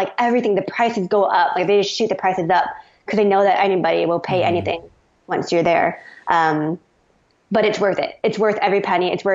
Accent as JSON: {"language": "English", "region": "California", "country": "United States", "said": "Even though I'm from California and there's a bunch of races around here, nothing."}